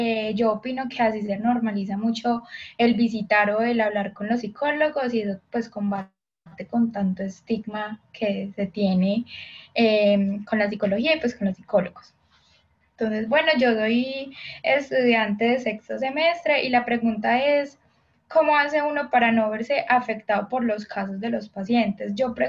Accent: Colombia; Yo soy de Colombia.

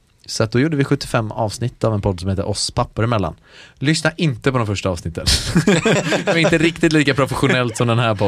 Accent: Gothenburg, Västra Götaland County, Sweden; jag är från Göteborg. Jag är 20, jag är inte alls. Jag är 30, fyllde 30 förra året. Mm. Och ja, vad fan ska jag säga då? Vi bor i ett hus strax utanför Göteborg

